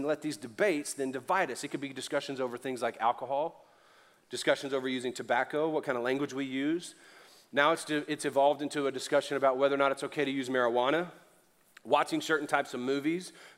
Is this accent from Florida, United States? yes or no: no; Louisiana, United States; I'm Cajun, I'm Southern, I'm a dude, and I'm getting a little chunky.